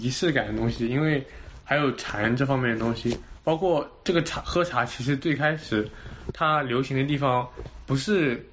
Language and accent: Chinese; Jiangnan, China; 以前我们江南那边好像